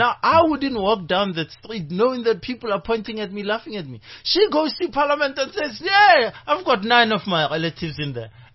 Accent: Hammanskraal, Gauteng, South Africa; you know, I come from Hammanskraal. Eh? We've got some amazing people came out of Hammanskraal.

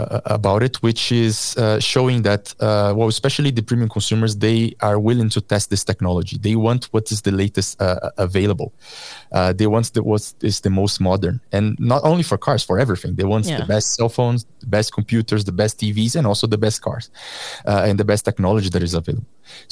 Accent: Brazil; English is a second language; I come from Brazil, as you know, and also is a very big country with a very big car market

